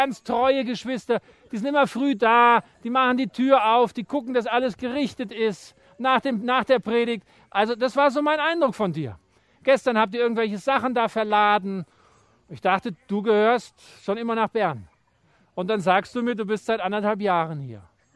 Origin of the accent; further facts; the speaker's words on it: Germany; als wir nach zwei Jahren nach Deutschland zurückkamen, in eine große Gemeinde, und es war Sommer, ich habe es kühl empfunden in meinem Heimatland.